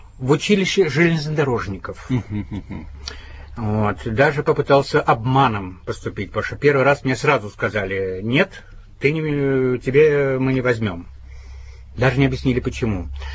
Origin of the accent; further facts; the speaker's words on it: Riga, Latvia; Я родился и вырос в Риге.